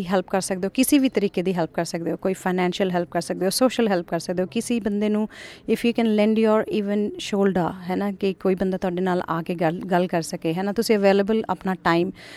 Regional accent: Chandigarh, India; ਇਸ ਤੋਂ ਪਹਿਲੇ ਮੈਂ ਚੰਡੀਗੜ੍ਹ ਤੋਂ ਹੈਗੀ ਹਾਂ

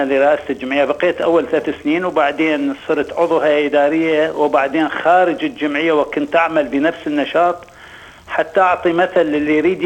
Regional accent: Iraq; moved away; أنا وصلت هون ديسمبر 2005، وبناء على رغبة وإلحاح زملائي من الناطقين باللغة العربية، عندنا في العراق في بغداد نادي اسمه نادي الهندية

